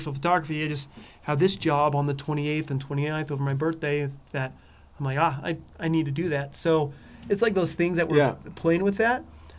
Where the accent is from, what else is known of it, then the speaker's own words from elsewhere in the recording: Arizona, United States; And that's where we grew up in Arizona, because it's hot as crap there, you know?